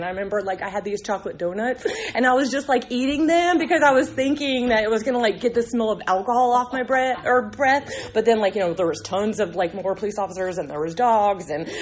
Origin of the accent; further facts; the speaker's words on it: North Carolina, United States; also born or lived in Gillette, Wyoming; because I'm from North Carolina. My dad was in the Coast Guard, but we got stationed in Gillette, Wyoming when we all got split up.